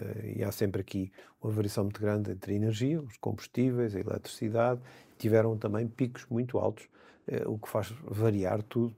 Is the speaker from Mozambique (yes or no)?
no; Alenquer, Lisbon, Portugal; Quando eu andava na escola no meio rural, foi lá que eu nasci, perto de Alenquer